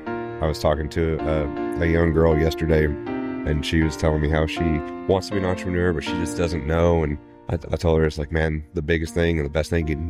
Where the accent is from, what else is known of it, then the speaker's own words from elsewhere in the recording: Waco, Texas, United States; Born and raised in Waco / the big city of Groesbeck.